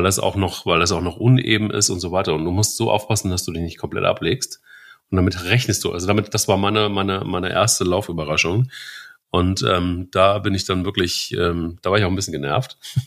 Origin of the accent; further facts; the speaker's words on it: Hesse, Germany; Ich bin auch Hesse